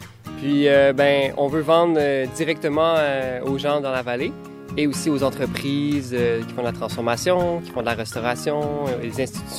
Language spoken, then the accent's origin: French; Montreal, Quebec, Canada; on a grandi en ville, à Montréal, puis on avait besoin d'avoir une place plus grande de la nature dans nos vies